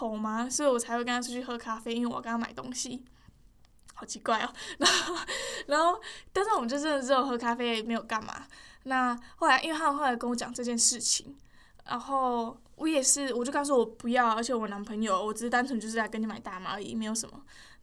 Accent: Taiwan; 我来自台湾，我不是来自 Thailand。

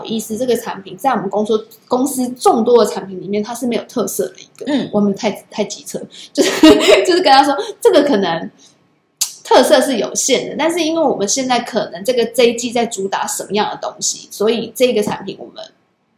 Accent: Taiwan; 是其实我摩擦这件事对我们，至少对我们台湾人来讲，其实是还蛮不容易的一件事情。

